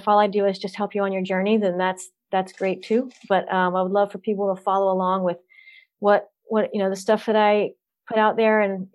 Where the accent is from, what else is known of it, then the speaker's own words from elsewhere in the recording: Louisiana, United States; also born or lived in Florida; now in Texas, United States; I'm actually from all over the South. I'm from Louisiana, moved around a lot, went to college in Florida, lived in Florida for a while. Now I'm in Texas because of my husband.